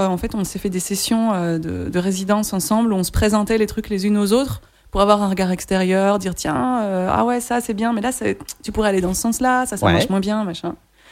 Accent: Belgium; Oh, je suis belge aussi.

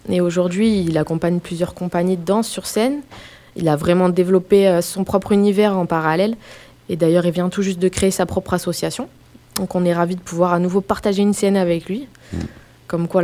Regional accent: South Korea; moi, je viens de la Corée, hein

